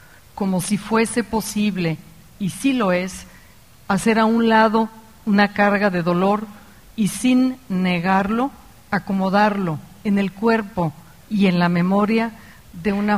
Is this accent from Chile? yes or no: no; Mexico; Vengo de México, un país que sobre todo a raíz de su pasado proceso electoral ha vivido una fractura